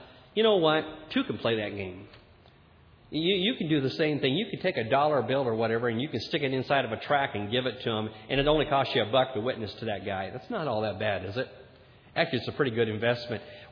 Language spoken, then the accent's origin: English; California, United States; I got off the airplane in Russia, and I'm from California, and I've never been in real cold weather